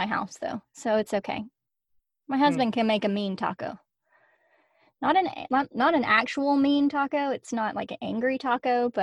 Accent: Arkansas, United States; but I mean, I'm from Arkansas

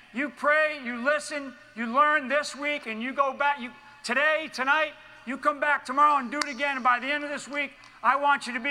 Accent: Rhode Island, United States; I'm from up in the state of Rhode Island, where I grew up in the New England area.

